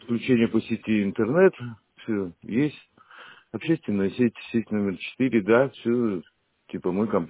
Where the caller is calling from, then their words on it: Shushary, Saint Petersburg, Russia; Я из Шуша звоню. Первомайская, 19, корпус 1, квартира 165.